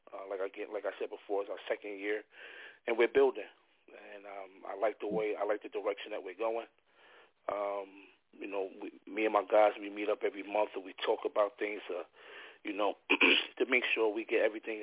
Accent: Passaic, New Jersey, United States; I'm from Passaic, New Jersey. Born and raised in Passaic, New Jersey.

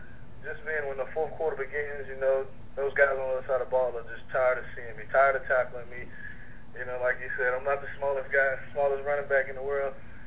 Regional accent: Louisiana, United States; it would be better if I could do it in my home state, in front of my family, in front of my people. So that's ultimately why I chose LSU.

